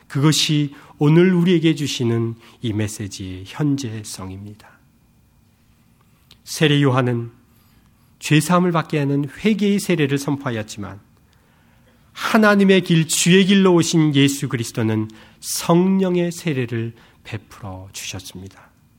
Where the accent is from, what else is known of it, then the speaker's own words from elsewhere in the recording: South Korea; now in United Kingdom; 제 고향은 한국입니다. 그러나 더 이상 한국만이 아닙니다. 영국 그 땅이 제 가슴에 들어왔습니다.